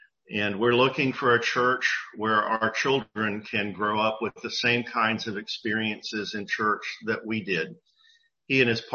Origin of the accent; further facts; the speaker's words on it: Florida, United States; You know, my personal journey, I grew up in South Florida. The churches that I attended were very conservative Southern Baptist churches.